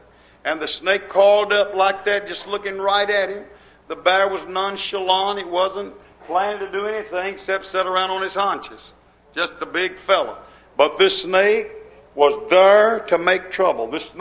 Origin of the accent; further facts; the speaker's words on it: United States; I say our president because I'm an American, that is, as by birth, I'm here in America